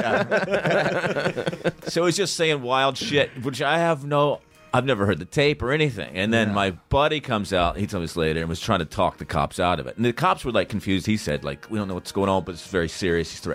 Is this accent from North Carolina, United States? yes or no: yes; Charlotte, North Carolina, United States; The last time I drank, it was 2006, and I just got drunk in my hometown of Charlotte at that time.